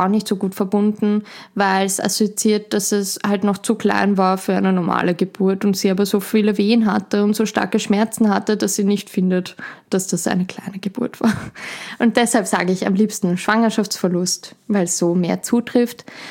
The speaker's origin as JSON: {"language": "German", "town": "Schwechat", "region": "Lower Austria", "country": "Austria", "tie": "born or raised there", "said": "ich komme aus Schwechat, bin dort aufgewachsen, lebe dort"}